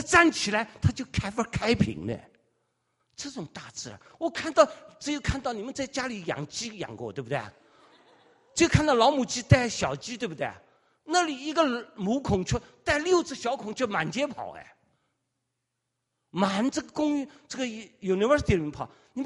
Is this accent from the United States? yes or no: yes; United States; 我说我是从美国来的，我不知道到 Victoria 看什么